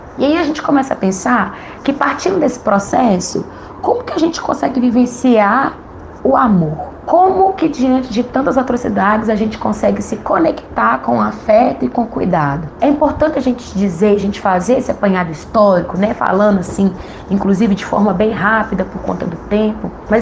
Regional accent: Contagem, Minas Gerais, Brazil; eu sou filha das Águas Doces, filha do Ferro também, sou cria da Quebrada do Ressaca, região metropolitana de Belo Horizonte, na cidade de Contagem, bem na divisa ali com BH

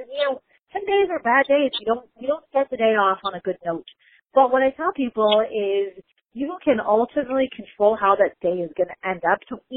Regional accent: Chicago, Illinois, United States; I grew up in Chicago. I'm a Chicago Bears fan.

